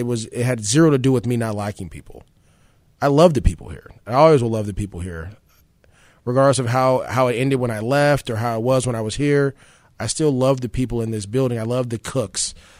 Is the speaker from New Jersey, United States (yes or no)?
no; San Francisco, California, United States; we weren't on the same flight because I'm from San Francisco. He's from L.A.